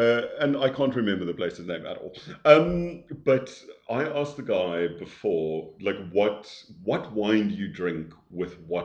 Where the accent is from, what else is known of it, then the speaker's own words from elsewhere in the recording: South Africa; oh, come on. We're South African. People need to get over that.